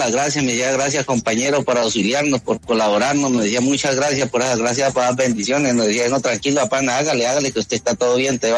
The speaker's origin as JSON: {"language": "Spanish", "town": "Puerto Leguízamo", "region": "Putumayo", "country": "Colombia", "tie": "born or raised there", "said": "Yo soy nacido y criado aquí en Puerto Leguízamo."}